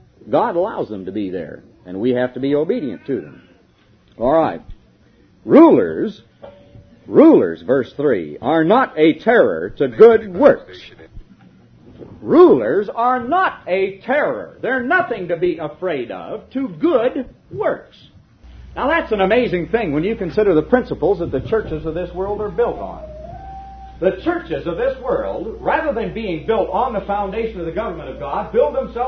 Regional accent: United States; Now, here I am, and even if you want to look at it in a worldly way, I'm an American.

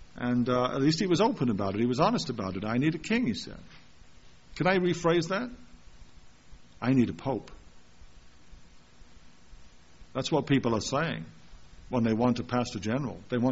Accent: England, United Kingdom; because I come from England

